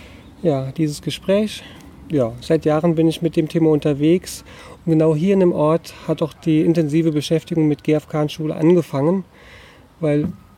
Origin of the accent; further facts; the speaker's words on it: Rhineland-Palatinate, Germany; im Hunsrück, in meiner Heimat